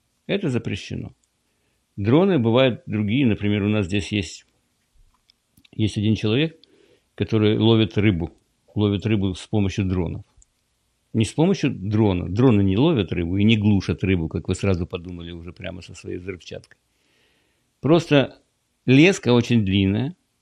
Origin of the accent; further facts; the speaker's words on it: Florida, United States; Я из Флориды.